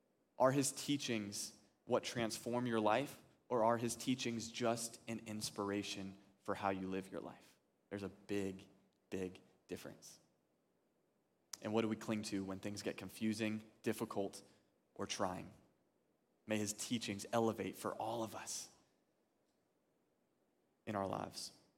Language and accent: English; California, United States; I grew up in California, and in our front yard with that Mediterranean climate, we had an olive tree that looked just like those.